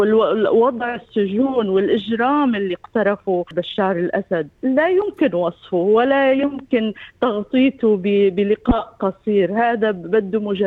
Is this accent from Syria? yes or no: yes; Syria; ونحن كل عمرنا كسوريين بكافة طوائفنا